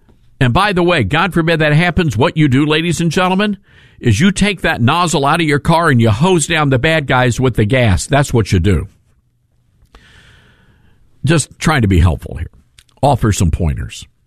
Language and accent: English; Memphis, Tennessee, United States; I was rather surprised to hear Tucker Carlson talking about my hometown. And right now, if you go on the Fox News website, which I don't encourage you to do, I want you to listen to us. But if you do, you would see that Memphis, Tennessee is the number one story